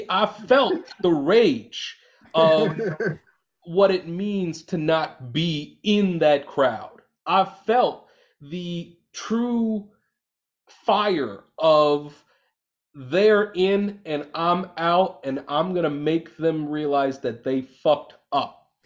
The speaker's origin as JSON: {"language": "English", "region": "Washington", "country": "United States", "tie": "born or raised there", "said": "I grew up in Washington. My brother went to UW. I wanted to go to UW, but got rejected."}